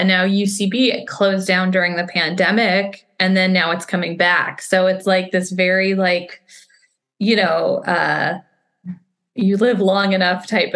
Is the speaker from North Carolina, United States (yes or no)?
no; Los Angeles, California, United States; I am from LA. I'm from the Valley. I went to a Jewish day school, Milken Community High School, and I did theater there.